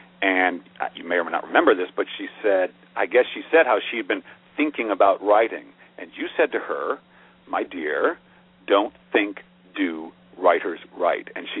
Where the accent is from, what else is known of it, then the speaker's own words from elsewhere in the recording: Seattle, Washington, United States; We're from the Seattle area